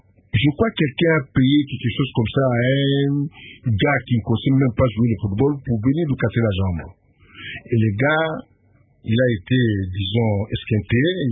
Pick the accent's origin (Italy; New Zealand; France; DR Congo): DR Congo; Kinshasa; On était à l'école Saint-Louis, au cimetière de Kasavubu, là. Bon, c'est par là que moi et mes amis, on avait jamais formé une très bonne relation. Jusqu'à aujourd'hui, quand je viens, il faut que je le voie.